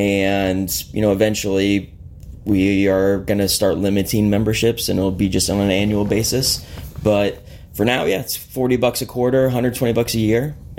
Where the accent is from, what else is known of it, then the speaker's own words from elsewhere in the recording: St. Charles, Missouri, United States; I grew up in St. Charles, went to Mizzou, and after college moved into this neighborhood.